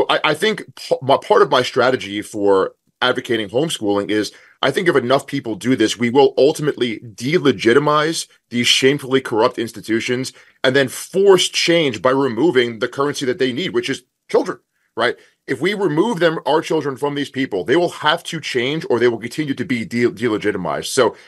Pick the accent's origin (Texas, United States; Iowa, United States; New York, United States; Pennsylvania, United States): New York, United States; You know, Stu, I'm from New York, and I've grown up in close proximity to these environments my entire life.